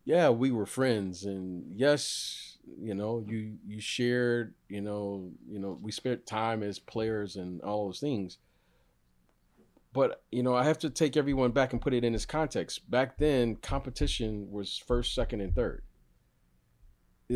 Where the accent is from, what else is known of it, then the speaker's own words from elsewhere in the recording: Detroit, Michigan, United States; But back then, you know, I grew up in Detroit, right?